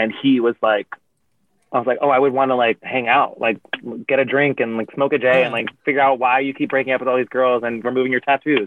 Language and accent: English; Yonkers, New York, United States; Like, I'm from Yonkers. He's from the Bronx or Brooklyn.